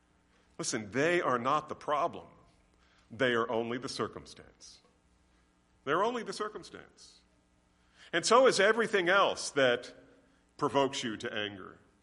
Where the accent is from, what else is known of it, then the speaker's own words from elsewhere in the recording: New Jersey, United States; I'm from New Jersey. That's a serious thing.